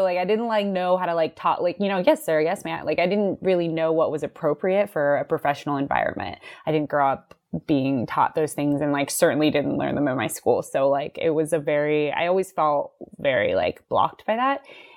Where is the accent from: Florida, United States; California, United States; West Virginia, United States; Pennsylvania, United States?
California, United States; And so I grew up in the East Bay, like Oakland, Hayward area, but I just didn't know, like I didn't do a lot of exploring in San Francisco when I was younger.